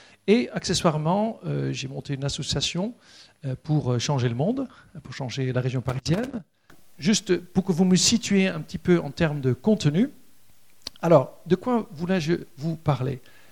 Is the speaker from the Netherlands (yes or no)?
yes; Netherlands; now in France; je suis franco-néerlandais, j'ai grandi aux Pays-Bas, au paradis du vélo, où quasiment tout le monde fait du vélo